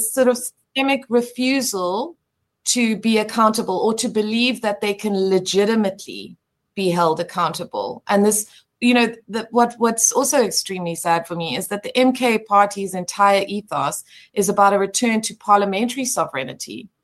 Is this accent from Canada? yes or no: no; South Africa; And I mean, the bonus of being South African is people will say, look, it was very hard